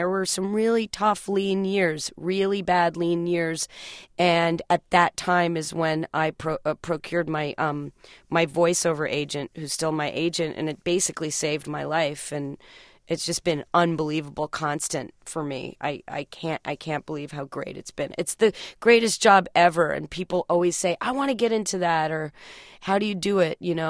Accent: New York, United States; also born or lived in Los Angeles; I grew up bicoastally, even though I'm from New York originally. We were back and forth from New York to L.A.

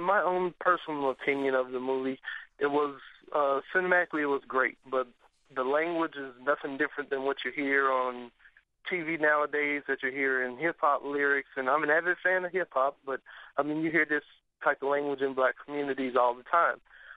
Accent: the South, United States; I'm from the South. I've grown up under grandparents who were from slave tradition

